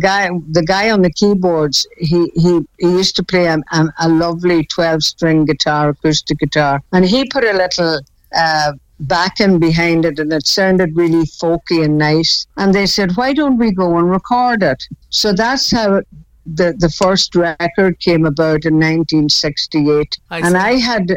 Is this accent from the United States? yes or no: no; Ulster, Ireland; 1951, I was born in Donegal, in the hospital in Donegal town. We lived in a little fishing village called Kincastle, which is right up at the northwest coast of Ireland, right?